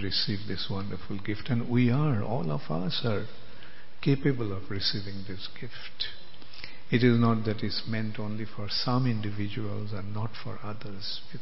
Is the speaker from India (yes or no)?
yes; India; yes, I am proud of being an Indian. I am proud of India's culture and heritage and glory.